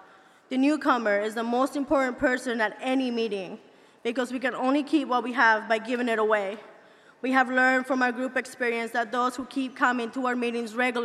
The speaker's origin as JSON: {"language": "English", "country": "Mexico", "said": "I am from Mexico"}